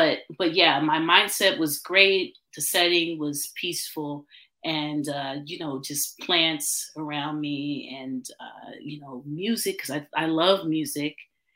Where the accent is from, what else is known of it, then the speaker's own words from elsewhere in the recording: Missouri, United States; born there; So, I was born in Missouri, and some of my heritage is like Osage, which are native to Missouri.